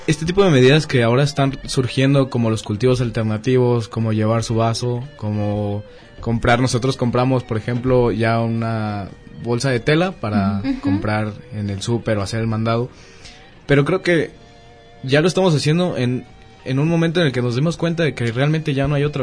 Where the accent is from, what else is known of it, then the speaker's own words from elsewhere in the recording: San Cristóbal de las Casas, Chiapas, Mexico; yo soy del sur de México, soy de Chiapas